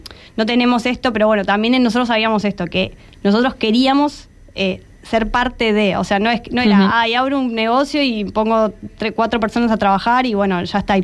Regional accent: Argentina; como los tres somos argentinos

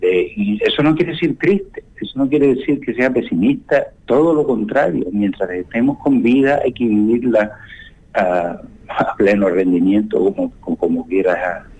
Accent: Canary Islands, Spain; somos como población canaria, ante todos esos factores de riesgo que sabemos que son el COVID ataca más a esas personas, pues somos una población de riesgo.

